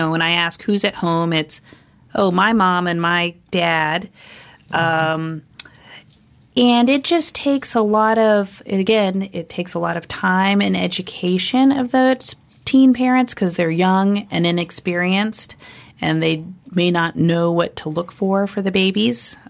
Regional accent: Tallahassee, Florida, United States; I'm from Tallahassee. So not only do I see the kids, but some of these kids, you know, I went to school with their parents

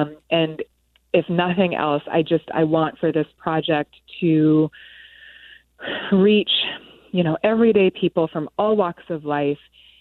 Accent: Springville, Iowa, United States; also born or lived in Cameroon; We're from rural Iowa in Springville. And when I moved back here from Cameroon, we lived in Springville for many years.

